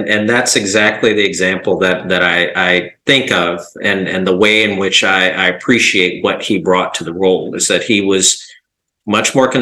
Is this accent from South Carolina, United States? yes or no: yes; South Carolina, United States; I grew up in the South. This is home for me. I grew up in South Carolina.